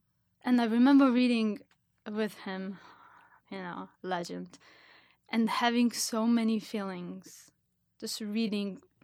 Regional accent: Israel; English is a second language; she had a very similar accent to my accent, and I'm from Israel.

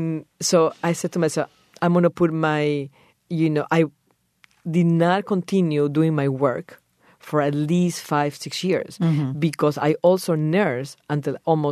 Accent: Peru; English is a second language; moved away; I always knew that I was going to live abroad when I was growing up in Peru at the age of 13. I already knew.

